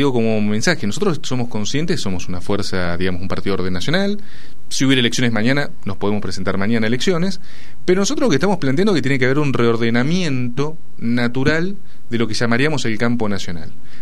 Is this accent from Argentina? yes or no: yes; Argentina; lo que sí soy esencialmente un argentino orgulloso